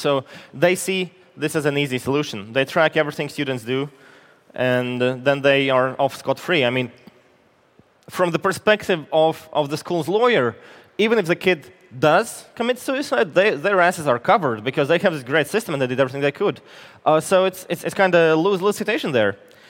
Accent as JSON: {"language": "English", "country": "Latvia", "second_language": "English", "said": "Now, as you were told, I come from Latvia, and I want to share something from Latvia."}